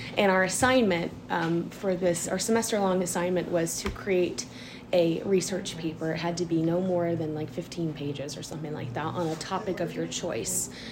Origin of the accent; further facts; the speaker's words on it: Richmond, Virginia, United States; I'm from Richmond, Virginia, so I'm going back to VCU for all that, and that'll be really fun for me.